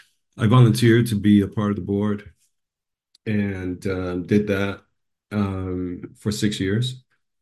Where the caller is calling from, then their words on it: New York City, New York, United States; I'm calling in from the Bronx, New York, so I'm Northeast